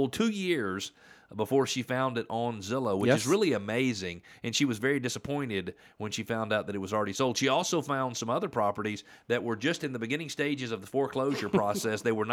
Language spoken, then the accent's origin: English; Atlanta, Georgia, United States; So I grew up in Atlanta. Every year we went to the Nutcracker at the Civic Center.